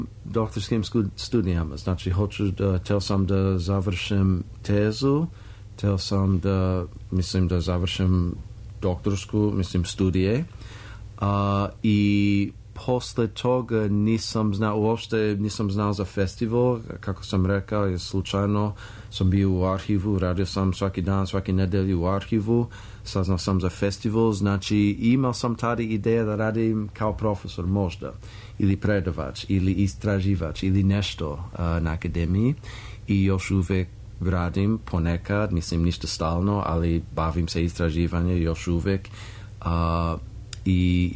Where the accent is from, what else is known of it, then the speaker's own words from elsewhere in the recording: Los Angeles, California, United States; Serbian is a second language; now in Serbia; ja sam iz Los Angeles i nema mnogo u Los Angeles osim ako imaš milion dolara